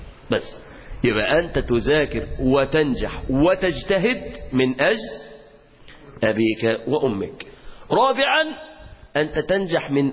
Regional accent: Mansoura, Dakahlia, Egypt; وطبعا أنا بقى كنت موجود عندنا في المنصورة

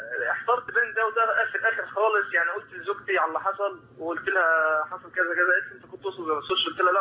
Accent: Egypt; now in United Arab Emirates; انا من مصر وشغال في الامارات.

